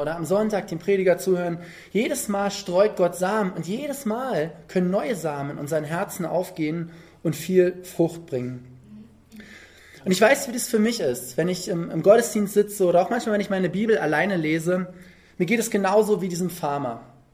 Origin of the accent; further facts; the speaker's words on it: East Germany, Germany; Und wir kommen alle aus dem Osten, so das war was ganz Besonderes für uns, ins nicht-sozialistische Ausland reisen zu dürfen.